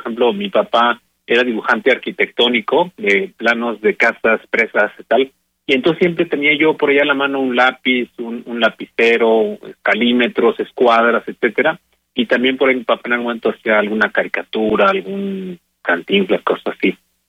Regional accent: Querétaro, Mexico; Yo soy de aquí de Querétaro, del barrio de La Cruz, y el Premio Arte Joven lo gané en el 2002, tenía yo 22 años

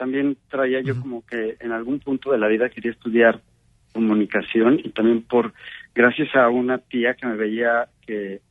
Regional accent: Guadalajara, Jalisco, Mexico; also born or lived in León / Querétaro; Pues mira, sí, nací en León. La realidad es que viví mucho tiempo, muy poco tiempo allá. Después pasamos a Guadalajara y bueno, fuimos un poco como gitanos de niños. Después ya me vine a la ciudad de Querétaro con mi familia

